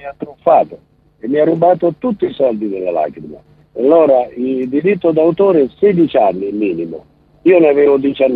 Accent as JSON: {"language": "Italian", "town": "Rome", "region": "Lazio", "country": "Italy", "said": "Però ormai sono passati 50 anni, quindi, come si dice a Varese, chi se ne frega, io sono romano."}